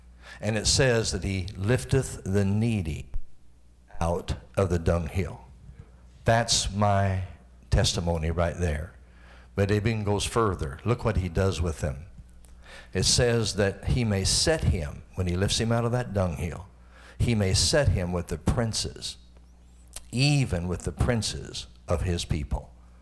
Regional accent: Benton, Illinois, United States; born there; But I was born in Benton, Illinois. And of course, I don't remember that, but that's what my birth certificate says.

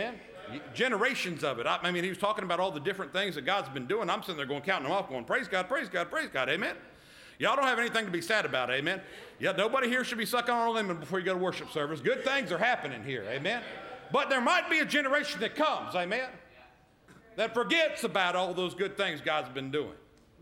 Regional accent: Georgia, United States; I might spit because I am from Georgia.

